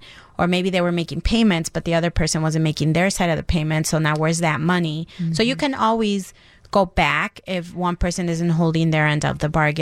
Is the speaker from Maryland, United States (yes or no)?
no; Chicago, Illinois, United States; also born or lived in Mexico; I actually grew up here in Chicago. I was born in Mexico, came here when I was like 6 years old, and I've been here ever since. So I grew up in a little village. So I'm a Chicago girl, for sure.